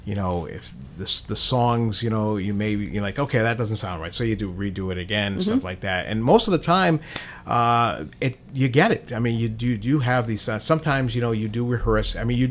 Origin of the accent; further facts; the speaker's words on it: Attleboro, Massachusetts, United States; Here you are from Attleboro. I'm from Attleboro.